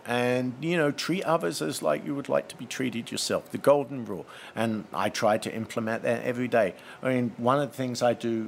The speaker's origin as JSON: {"language": "English", "region": "England", "country": "United Kingdom", "tie": "born or raised there", "said": "When I grew up in England, the message was very monotone"}